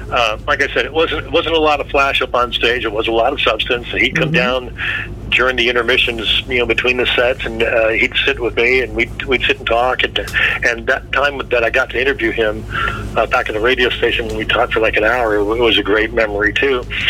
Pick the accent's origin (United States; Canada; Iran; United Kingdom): Canada; Welland, Ontario; growing up in the Welland area and working in Welland